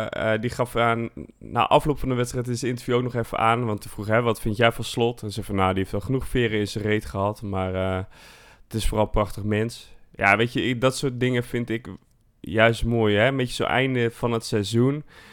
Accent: Zwolle, Overijssel, Netherlands; En dat doet mij als Zwollenaar ook echt heel veel goeds.

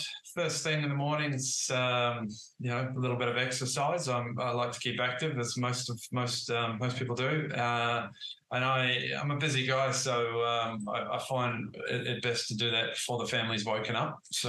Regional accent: Perth, Western Australia, Australia; I am from Australia. I'm from Perth, Western Australia, and I grew up in Scarborough Beach. And I was never too far from the water.

